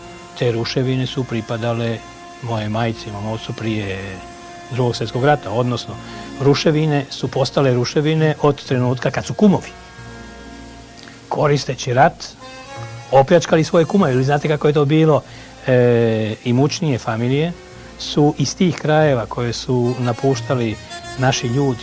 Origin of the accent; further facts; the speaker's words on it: Zagreb, Zagreb County, Croatia; ja nisam rođen u Lici, nego sam rođen u Zagrebu, i to sam rođen u predvečer Drugog svjetskog rata kao srpsko dijete koje je tamo ostalo, budući od aprila mjeseca 41. godine moji kao Srbi više nisu mogli da dolaze u Zagreb.